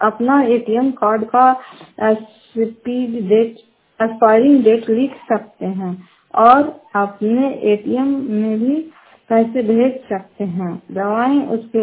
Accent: Fatehpur, Bihar, India; घर फतेहपुर पंचायत मकरौसा, जिला नालंदा कराता ब्लॉक की निवासी हूँ।

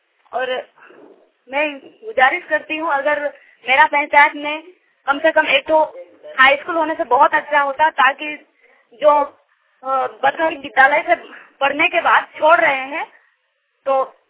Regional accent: Kodiya, Jharkhand, India; और मैं जमशेदपुर प्रखंड के दमदली पंचायत के रहने वाले हूँ। मेरा गांव कोड़िया है।

